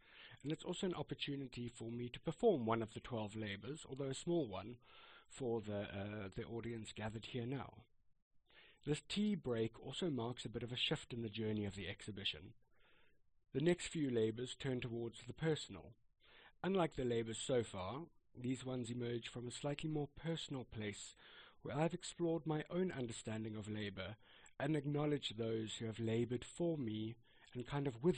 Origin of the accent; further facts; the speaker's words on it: South Africa; I'm South African, but my grandparents on my mother's side were British, and my mother, who grew up in South Africa, was actually born in England.